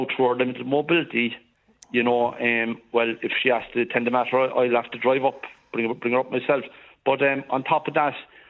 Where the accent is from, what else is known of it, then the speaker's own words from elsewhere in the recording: Cork, Munster, Ireland; now in Kerry, Ireland; So I'm from Cork, but I renovated a house here in Kerry, and it's about an hour's drive from where her apartment